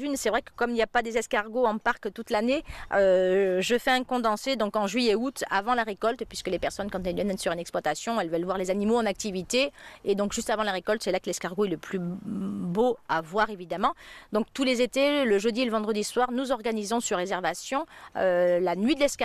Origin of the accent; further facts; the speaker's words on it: Provence-Alpes-Côte d'Azur, France; Alors je suis provençale, donc je vais d'abord parler pour ma Provence.